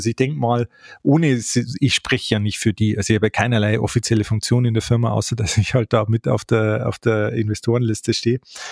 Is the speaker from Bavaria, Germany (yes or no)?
yes; Bavaria, Germany; Das gibt's bei uns im Bayerischen Wald nicht.